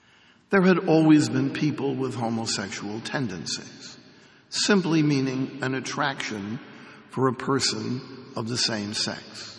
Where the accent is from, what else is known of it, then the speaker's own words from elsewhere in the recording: Jersey City, New Jersey, United States; I'm from Jersey City. We thought it was funny.